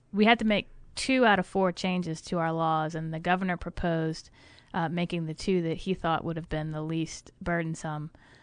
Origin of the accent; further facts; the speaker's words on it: Matoaka, Virginia, United States; I'm from Southern Chesterfield County down in Matoaka.